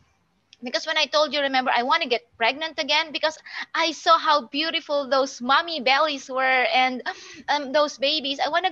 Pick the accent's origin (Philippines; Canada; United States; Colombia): Philippines; You know, I'm from the Philippines, you're in Australia, and we're miles apart